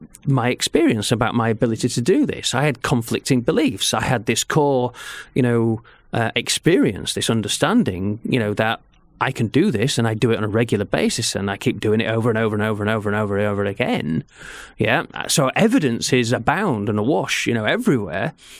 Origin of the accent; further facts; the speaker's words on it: Leeds, Yorkshire and the Humber, United Kingdom; I was in Leeds.